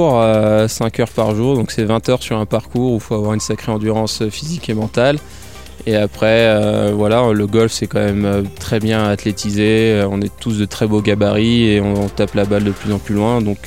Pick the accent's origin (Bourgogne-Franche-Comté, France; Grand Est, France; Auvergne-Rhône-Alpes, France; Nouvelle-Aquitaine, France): Auvergne-Rhône-Alpes, France; Oui, moi, je suis de la montagne, je suis de Haute-Savoie, donc je suis très à l'aise ici.